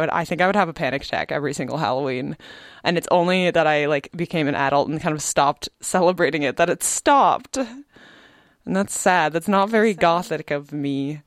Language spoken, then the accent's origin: English; Nanaimo, British Columbia, Canada; I grew up on Pirate's Lane because Nanaimo had a pirate-obsessed mayor.